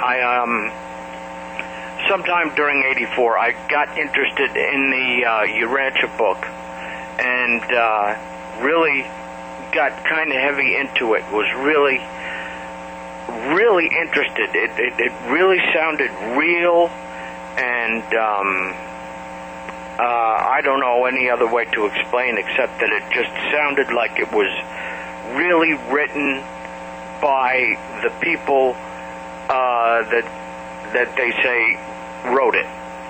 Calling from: Oklahoma, United States; Hello, Kevin. … from Oklahoma.

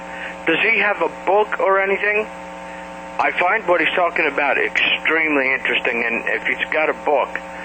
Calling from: Oklahoma, United States; Hello, Kevin. … from Oklahoma.

